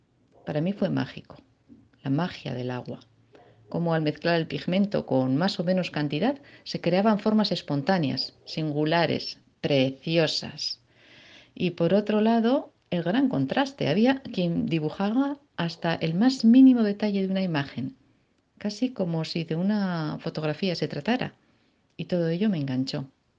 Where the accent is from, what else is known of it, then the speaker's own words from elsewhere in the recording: Leioa, Basque Country, Spain; soy de Lejona, Vizcaya, y he trabajado como secretaria de dirección hasta hace año y medio en que me prejubilé.